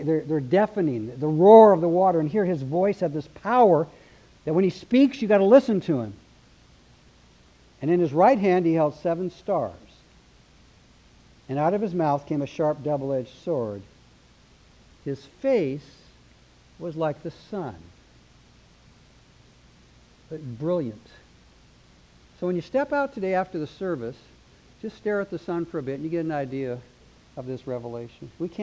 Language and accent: English; Oregon, United States; Darlene and I grew up in Oregon.